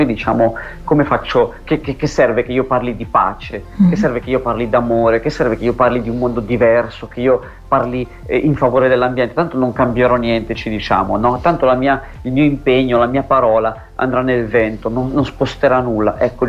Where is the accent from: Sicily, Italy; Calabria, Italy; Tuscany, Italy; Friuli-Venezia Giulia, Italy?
Tuscany, Italy; Florence; vengo da Firenze, appena sono arrivato ho visto una città gigantesca